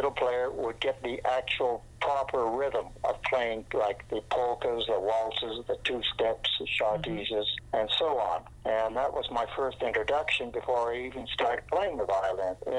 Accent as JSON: {"language": "English", "town": "Kelowna", "region": "British Columbia", "country": "Canada", "tie": "born or raised there", "said": "Kelowna was my hometown. I got to play on the Kelowna radio station, and then the other stations asked me to play there too."}